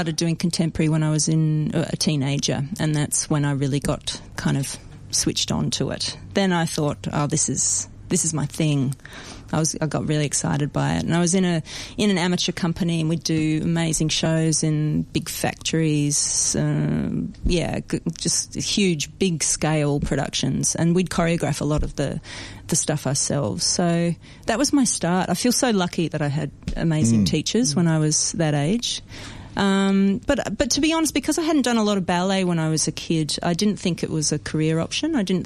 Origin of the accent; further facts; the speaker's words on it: Saskatchewan, Canada; born there; the weather is brutal in Saskatchewan, which is where I was born in Canada. It's the prairies. It gets to -40 degrees